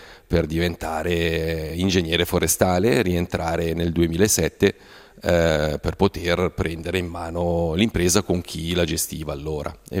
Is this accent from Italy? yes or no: no; Novazzano, Ticino, Switzerland; Sì, fa parte un po' del parco giochi della mia infanzia, essendo cresciuto, nato e cresciuto a Novazzano.